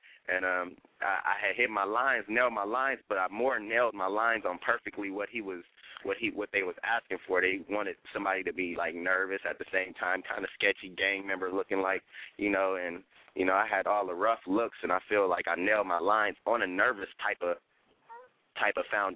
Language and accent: English; Long Beach, California, United States; He was born and raised in Long Beach on the east side. I was born and raised on the east side, too, but he was from east side of the same.